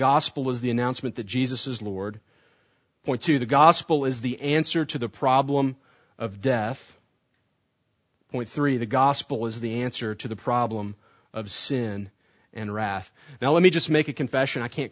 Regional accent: United States; Okay, as an American, I look at that commercial and I think, yeah, right, the world united around soccer.

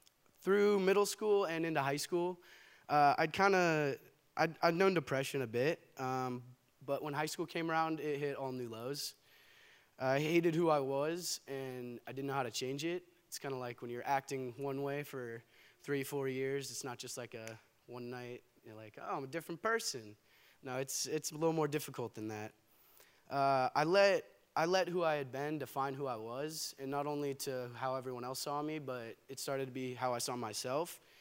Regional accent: Danville, California, United States; I was born and raised in Danville. I've never actually even moved, so been here my whole life.

